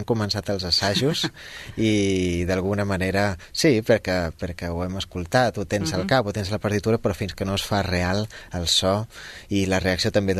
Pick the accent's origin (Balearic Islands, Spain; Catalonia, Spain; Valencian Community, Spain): Balearic Islands, Spain; Menorca; som menorquins, vam estudiar junts des de primer d'ESO